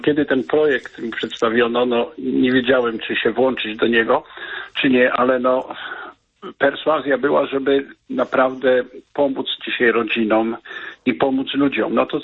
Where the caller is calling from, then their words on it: England, United Kingdom; Tu, u siebie w Anglii.